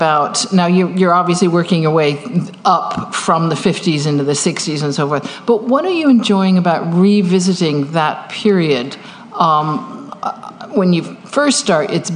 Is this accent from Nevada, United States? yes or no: no; California, United States; Because being a Californian, I tend to think that I don't believe in the rest of the country